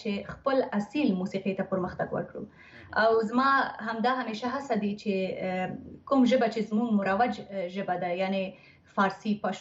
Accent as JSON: {"language": "Pashto", "region": "Kabul", "country": "Afghanistan", "tie": "born there"}